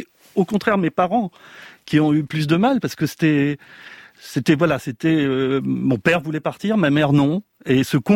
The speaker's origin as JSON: {"language": "French", "country": "France", "tie": "born there", "said": "on parlait plutôt ce langage-là à la maison, ce qui fait que même si je suis né en France, et même si j'ai parlé spontanément le français à la maternelle, je n'avais pas les mécanismes, l'inconscient du français."}